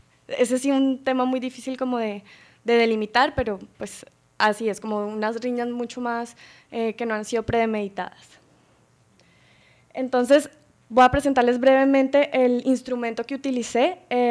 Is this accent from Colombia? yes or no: yes; Colombia; now in Mexico; Yo soy colombiana, soy antropóloga